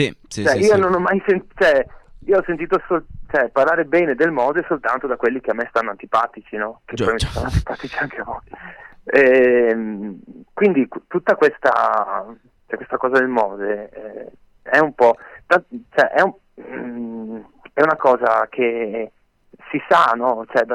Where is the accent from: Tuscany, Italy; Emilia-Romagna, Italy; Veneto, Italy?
Veneto, Italy; Mestre; also born or lived in Venice; Poi insomma, mia famiglia ha vissuto in giro per l'Italia e poi sono cresciuto a Mestre